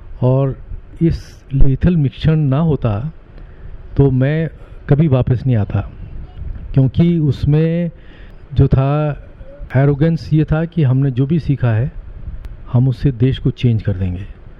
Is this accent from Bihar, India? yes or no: no; Lucknow, Uttar Pradesh, India; मेरा जन्म लखनऊ में हुआ 1950 में। उसके बाद मैं वहीं पर मैं पढ़ा।